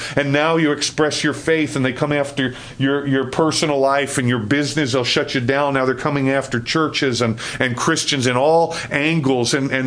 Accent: New York City, New York, United States; I grew up in New York City, Queens, but lived the past 26 years just right outside New York City

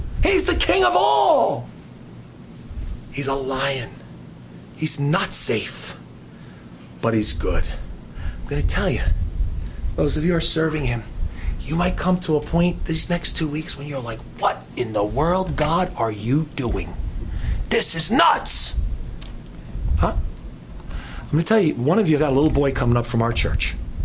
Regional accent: New Jersey, United States; Now, it's not because I'm a rebel or I'm from New Jersey or anything like

